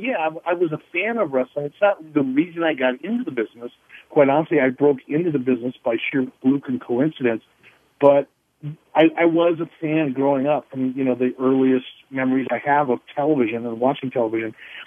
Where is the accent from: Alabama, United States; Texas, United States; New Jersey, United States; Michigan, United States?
Michigan, United States; Detroit; I was a fan as a kid growing up in Detroit.